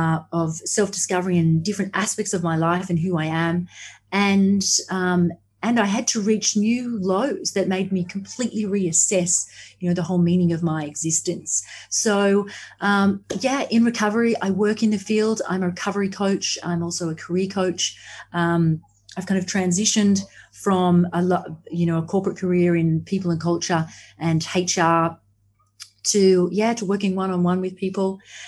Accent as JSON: {"language": "English", "country": "Australia", "said": "I'm from Australia, if that wasn't already obvious."}